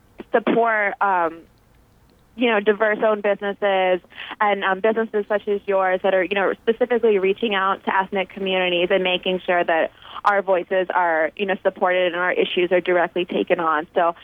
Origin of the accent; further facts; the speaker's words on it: Atlantic City, New Jersey, United States; I grew up blue collar in Atlantic City, and, you know, came from a community of color